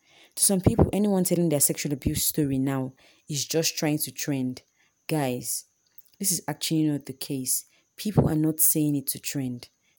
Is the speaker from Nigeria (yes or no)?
yes; Nigeria; I'm a Nigerian, so I'll basically be speaking from the Nigerian statistics.